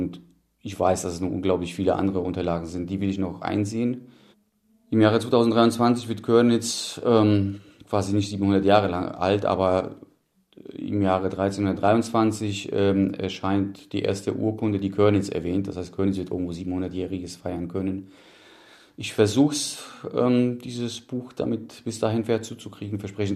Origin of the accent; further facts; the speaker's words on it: Friedersdorf, Silesian Voivodeship, Poland; moved away; Haben allerdings 1974 in Friedersdorf, Bitschowice, ein Haus erworben. Und eigentlich ist Friedersdorf mein Heimatdorf.